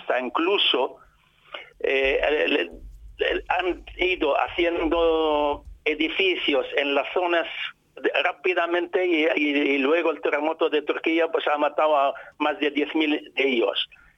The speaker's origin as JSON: {"language": "Spanish", "town": "Aleppo", "region": "Aleppo Governorate", "country": "Syria", "second_language": "Spanish", "said": "en Alepo, solamente en Alepo, como de donde soy yo y donde uh-huh. he vivido"}